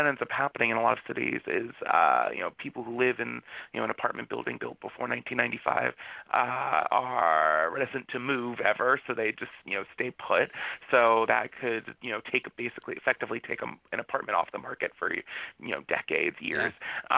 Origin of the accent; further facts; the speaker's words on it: Florida, United States; Yeah, I grew up in Florida, so I very much don't like the cold.